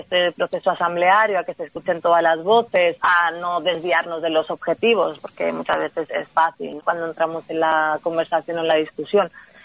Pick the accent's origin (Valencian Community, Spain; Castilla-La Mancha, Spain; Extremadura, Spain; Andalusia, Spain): Valencian Community, Spain; Valencia; now in Ontinyent, Spain; Luego también hay gente que venimos de Valencia